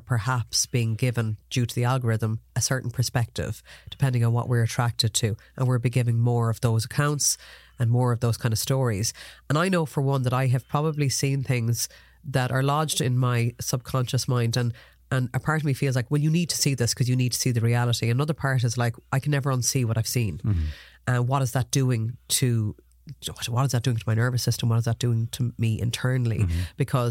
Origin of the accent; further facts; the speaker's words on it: Ireland; I think as Irish people, we have, I suppose, a connection to Palestinians because we feel like there's a connection there because we were ruled so long by the Brits